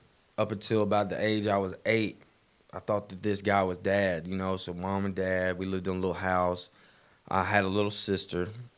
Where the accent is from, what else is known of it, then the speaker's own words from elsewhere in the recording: Ball Ground, Georgia, United States; Ball Ground is really like my hometown. I stayed there for like 14 years, but for about 5 years, when we first got there, my mom and dad were together, and then they split up.